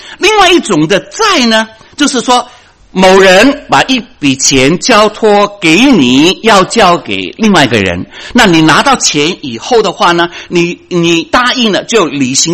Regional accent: China; 我们连欠人家人情，我们中国人都不好受，对吗？

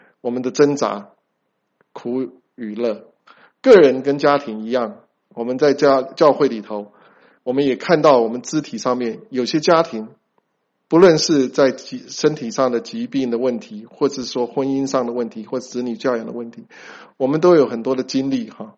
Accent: China; 我们中国人讲的很难听哦，就是酒肉朋友。

